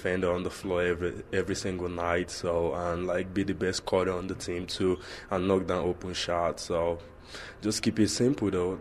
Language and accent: English; Minna, Niger State, Nigeria; now in United States; So the main stopping point is Mina, Nigeria, my hometown.